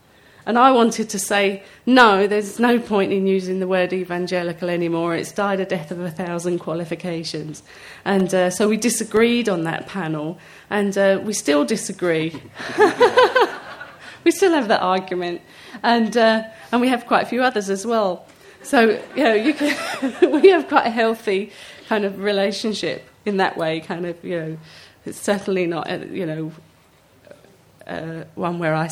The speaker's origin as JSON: {"language": "English", "country": "United Kingdom", "moved": "as an adult", "lives_now": "United States", "said": "from my perspective as a Brit who moved into that culture"}